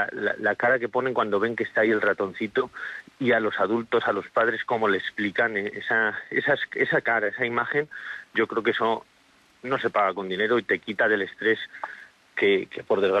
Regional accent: Villaseco de los Gamitos, Castile and León, Spain; desearle a mi pueblo, a Villaseco de los Gamitos, un feliz 2026

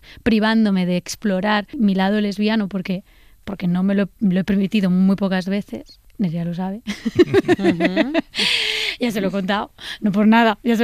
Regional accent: Úbeda, Andalusia, Spain; Porque yo soy de Úbeda, de un pueblo

